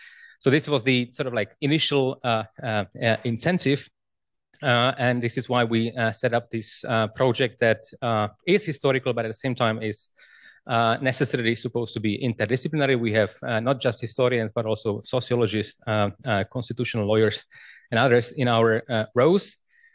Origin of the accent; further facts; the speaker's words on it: Prague, Czechia; English is a second language; I am historian from Prague, from the Institute of Contemporary History